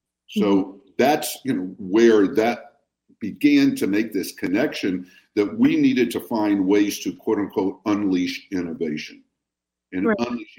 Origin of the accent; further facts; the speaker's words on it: Houston, Texas, United States; Well, as a fourth generation Houstonian, it's just so hard to see my hometown, you know, get hit persistently with a lot of these weather and other types of disasters.